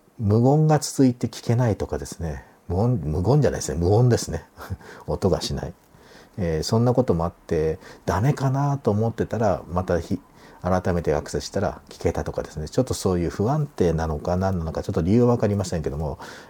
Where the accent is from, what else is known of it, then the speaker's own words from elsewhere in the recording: Okazaki, Aichi, Japan; これは私のふるさと故郷の、FM 岡崎だったんですけども